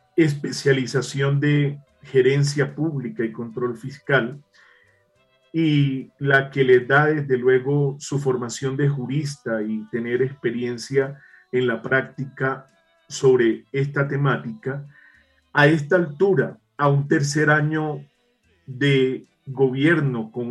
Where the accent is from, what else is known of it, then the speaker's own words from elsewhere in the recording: Colombia; que los titulares del patrimonio público son la nación y somos todos los colombianos.